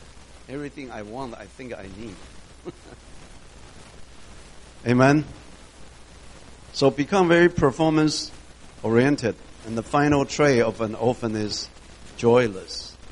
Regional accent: Taiwan; moved away as an adult; I came from Taiwan. I was born and raised in Taiwan. For my first 25 years, I didn't come here until age 25. So I went through all the educational system in Taiwan.

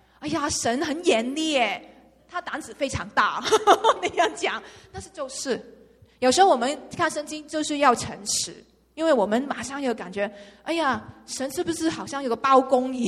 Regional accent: China; 所以那我们中国人很喜欢吃肥猪肉

